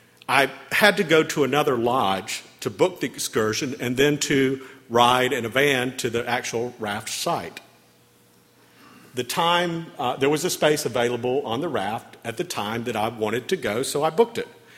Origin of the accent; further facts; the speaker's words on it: Florida, United States; I explained that I was from Florida, that I was on sabbatical, and this whole thing was a bucket list adventure for me.